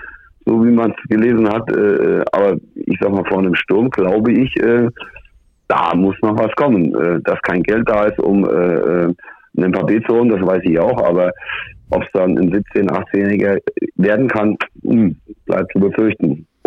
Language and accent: German; Herborn, Hesse, Germany; Herborn, Dillenburg, also ein nördliches Gebiet in Hessen zu NRW hin, Siegen und Gießen